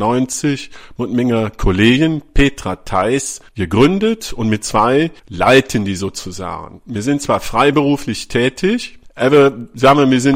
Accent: Rescheid, North Rhine-Westphalia, Germany; accent: Rescheid Platt; Ja, ich komme ursprünglich aus Rehscheid, ob Platt aus Rieschend. Das ist in der Gemeinde Hellental, also kann ich auch Rieschender Platt.

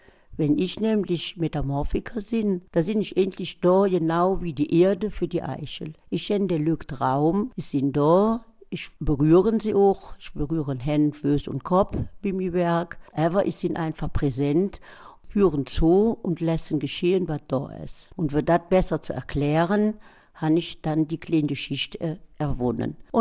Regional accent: Elsenborn, Wallonia, Belgium; born there; now in Eupen, Belgium; Ich bin gebürtig aus Elseborn und wann willen aber seit Anfang des Jahres in Öpen.

